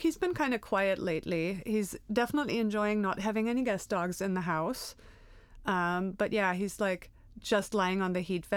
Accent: Germany; first language German; English is a second language; now in Portland, United States; But yeah, I am from Germany. I've been in the States for 15 years

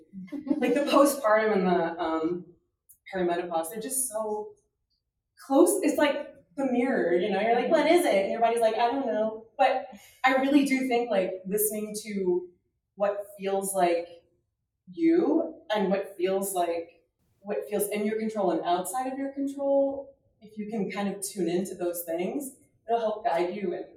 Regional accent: Midwest, United States; I'm from the Midwest, and I have the conversation all the time, like, is it generational? Is it regional?

